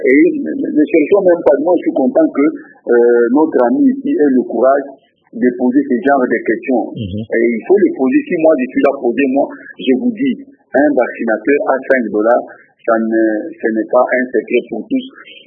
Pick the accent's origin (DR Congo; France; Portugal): DR Congo; Je suis Congolais.